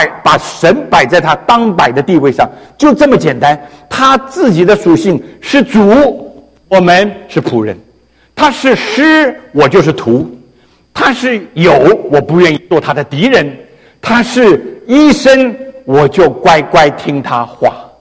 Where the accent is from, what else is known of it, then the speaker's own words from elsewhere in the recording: Taiwan; 所以你看，我们这个台湾跟中国很多地方都不一样